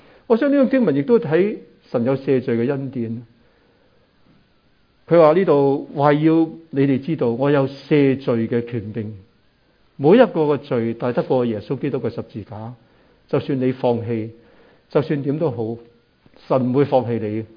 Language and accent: Cantonese; Hong Kong; 我諗正如好似我哋香港人一樣，好多時候喺 home office 喺屋企裏面。